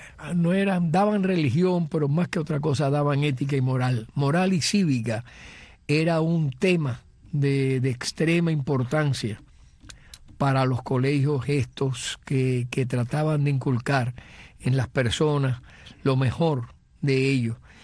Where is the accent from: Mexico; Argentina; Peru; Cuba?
Cuba; Antilla, Holguín; De Antilla es mi pueblo donde yo nací. Va a ser casi 80 años ahorita. Antilla hoy en día pertenece a Holguín, a la provincia de Holguín.